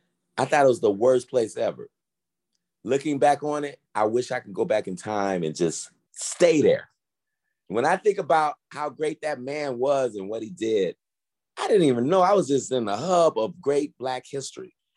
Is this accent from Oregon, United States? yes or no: no; Chicago, Illinois, United States; born there; I was born 1971 in Chicago, South Side of Chicago. I'm from a family of 9 brothers and sisters.